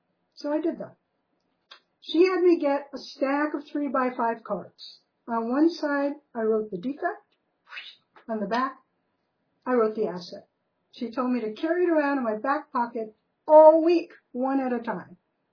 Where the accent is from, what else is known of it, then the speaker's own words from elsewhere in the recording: East Coast, United States; I grew up on the East Coast and spent all my days on the beach and in the water.